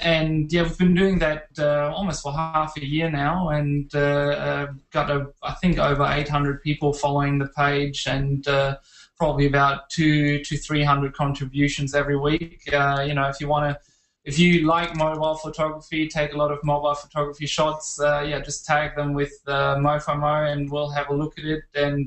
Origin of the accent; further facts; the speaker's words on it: Sydney, New South Wales, Australia; I'm a photographer from Sydney, Australia.